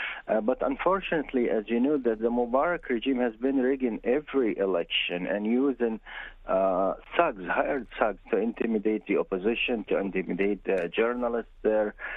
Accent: Egypt; now in United States; Well, I was born in Egypt, and I spent about half of my life over there, and the other half here in the United States. So I'm an American citizen, and I'm a native speaker of the language there

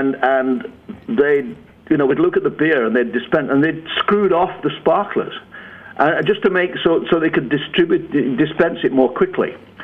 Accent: England, United Kingdom; born there; I was born in England.

